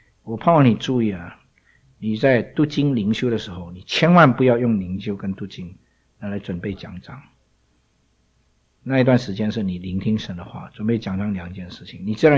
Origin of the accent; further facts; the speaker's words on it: China; 我们中国人特别 圣谕，圣谕就是皇帝的谕旨